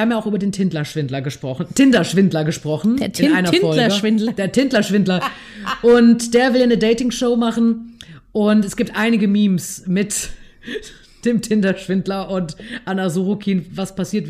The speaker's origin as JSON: {"language": "German", "region": "North Rhine-Westphalia", "country": "Germany", "said": "Ich komme aus NRW."}